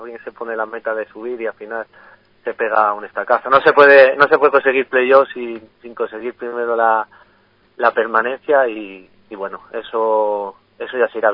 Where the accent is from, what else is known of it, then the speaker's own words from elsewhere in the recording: Salamanca, Castile and León, Spain; yo que soy de Salamanca, mucha gente te comenta